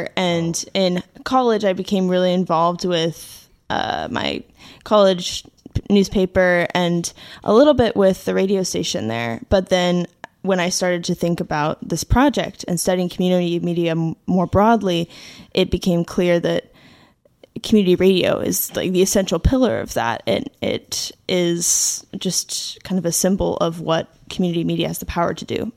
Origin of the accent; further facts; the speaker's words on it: Seattle, Washington, United States; I'd always been a storyteller growing up as a kid. I grew up near Seattle, Washington.